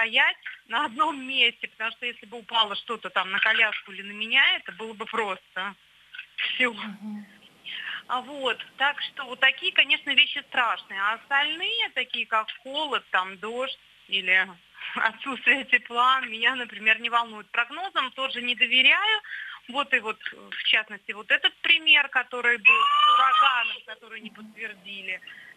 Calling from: Moscow, Russia; Я звоню из Москвы.

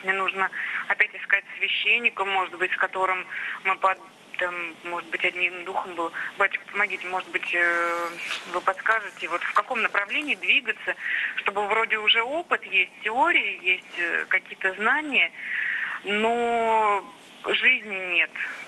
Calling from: Tula, Tula Oblast, Russia; Я вам звоню из Тулы.

